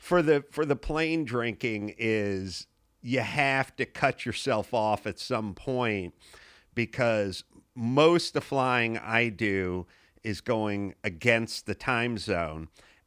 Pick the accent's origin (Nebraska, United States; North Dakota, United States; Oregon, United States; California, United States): California, United States; North Hollywood; No, I grew up in North Hollywood, but it was a, you know, million miles away from Hollywood.